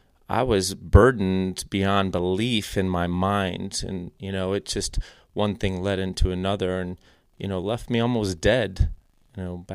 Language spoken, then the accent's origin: English; Cuyahoga Falls, Ohio, United States; But like I said, you know, we grew up in Cuyahoga Falls area, and Dad taught at Walsh Jesuit High School